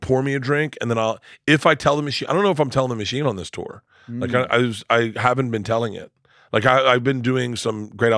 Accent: Tampa, Florida, United States; I grew up in Tampa. We smoked joints or bong hits.

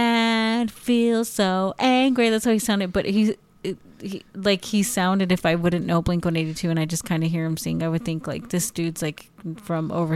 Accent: United States; accent: American; I'm American, so if I go to another country and I, like, even if it's another English-speaking country, they're like, you have an American accent.

